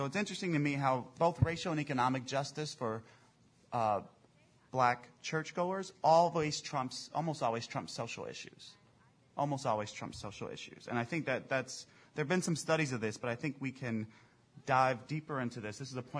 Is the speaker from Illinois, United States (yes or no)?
yes; Chicago, Illinois, United States; And being a Chicagoan, I can't help but point out that Saul Alinsky